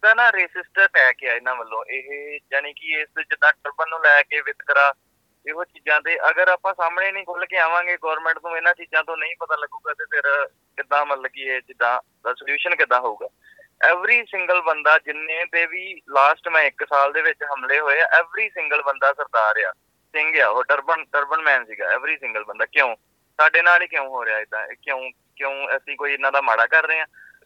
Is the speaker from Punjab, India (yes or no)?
yes; Gurdaspur, Punjab, India; ਮੈਂ ਵੀਰ ਜੀ ਪੰਜਾਬ ਤੋਂ, ਗੁਰਦਾਸਪੁਰ ਤੋਂ ਹਾਂ ਜੀ।